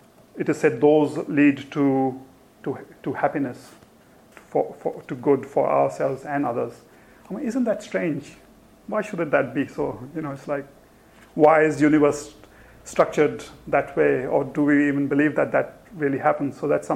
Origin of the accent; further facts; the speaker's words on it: India; I grew up in India, there's lots of beggars around.